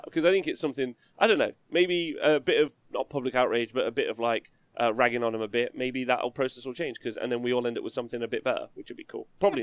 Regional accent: England, United Kingdom; as an Englishman

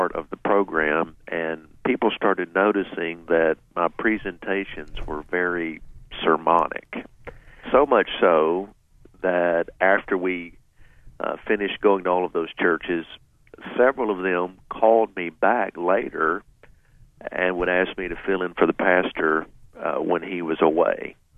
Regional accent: Berea, Kentucky, United States; Yeah, you know, Berea is close to Lake Cumberland, and we spent a lot of time there.

